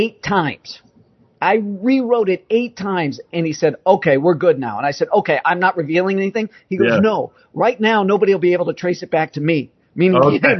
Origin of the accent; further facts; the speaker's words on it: United States; I'm an American first.